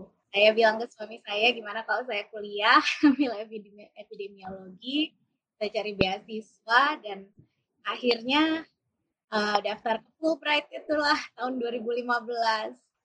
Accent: Bogor, West Java, Indonesia; Oke, saya kecilnya dulu di Bogor, jadi sekitar 12 kilo dari Bogor. Jadi desa sih

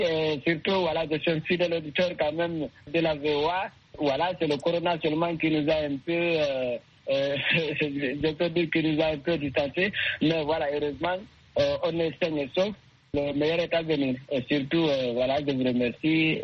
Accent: Guinea; en tant que Guinéen d'origine

